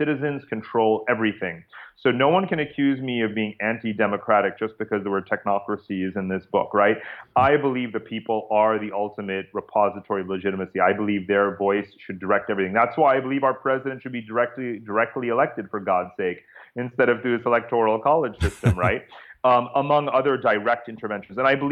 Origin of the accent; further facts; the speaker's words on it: Chappaqua, New York, United States; now in Singapore; I'm actually from Chappaqua, New York